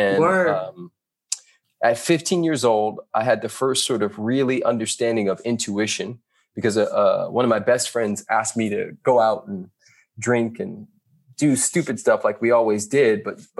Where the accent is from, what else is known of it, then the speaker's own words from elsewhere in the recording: Carson, California, United States; also born or lived in Compton; So I was born in Compton and raised in Carson.